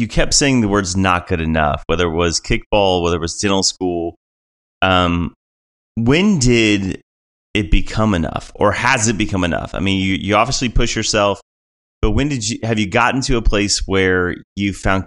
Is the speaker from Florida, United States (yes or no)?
no; Illinois, United States; Like, I grew up in Illinois. We were talking, I now live in Southeast Tennessee, but I grew up essentially your neighbor in Illinois, Central Illinois.